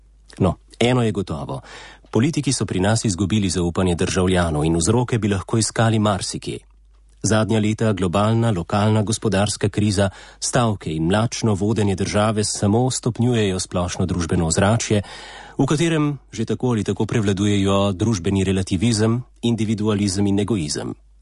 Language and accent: Slovenian; Ljubljana, Central Slovenia, Slovenia; born there; Kot rojen Ljubljančan sem tudi sam vesel